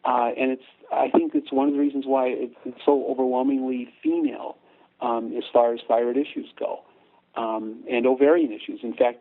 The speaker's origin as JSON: {"language": "English", "region": "Midwest", "country": "United States", "tie": "born or raised there", "said": "Of course, I grew up in the Midwest, so kind of a goiter belt."}